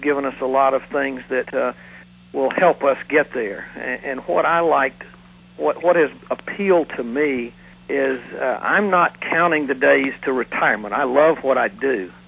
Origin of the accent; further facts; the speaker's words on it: Thomasville, Georgia, United States; I am originally from Thomasville, and it's really the town itself is only about probably 25,000 people, so it's a fairly small little burg.